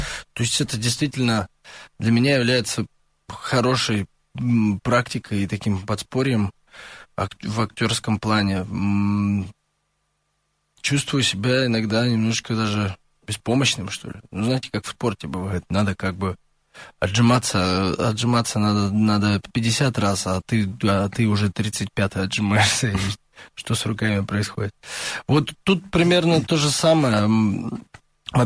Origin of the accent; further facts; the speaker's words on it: Lysva, Perm Krai, Russia; все мы в основном выход из Пермской области еще на тот момент. Там я из города Лысьвы, маленький промышленный городок, там 1070 жителей.